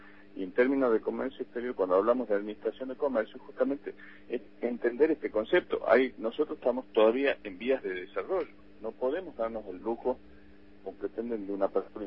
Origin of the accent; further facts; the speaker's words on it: Salta, Argentina; Yo soy de Salta y la verdad que todo el costo logístico que tengo desde allá para acá es muy, muy alto.